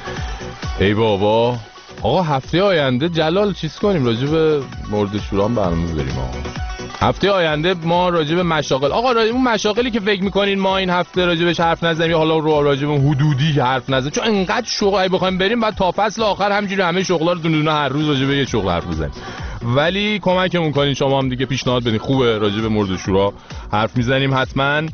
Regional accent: Iran; ما ایرانیام

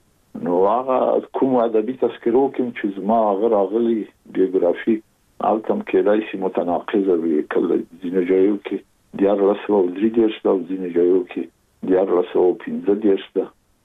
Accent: Kabul, Afghanistan; زه زېږېدلی په کابل کې یم. د کابل په چاګي کې ګزرګاه پله ته ورڅېرمه، او کلی د شکلا خان کلا. هلته زه زېږېدلی یم، خو یو درې یا څلور کاله وروسته زما کورنۍ بیا د مراد خان ته کډه شوې ده، چې هلته د پدري کلا ده.

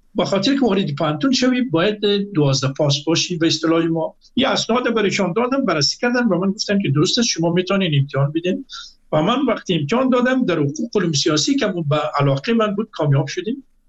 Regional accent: Afghanistan; now in Iran; گفتم من از افغانستان آمدم،

